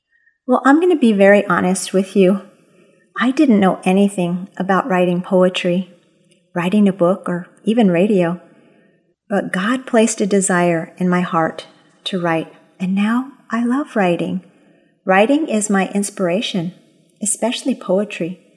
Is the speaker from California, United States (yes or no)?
no; New Mexico, United States; Well, I'm from New Mexico, the land of enchantment, or you could say the land of great chili.